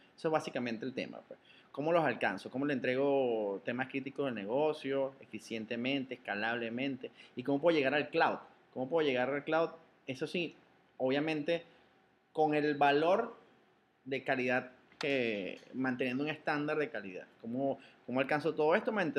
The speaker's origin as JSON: {"language": "Spanish", "country": "Venezuela", "said": "soy de Venezuela"}